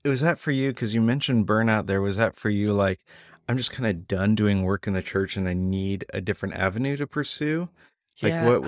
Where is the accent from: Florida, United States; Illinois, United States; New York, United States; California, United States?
California, United States; La Cañada Flintridge; I grew up in La Quiñada.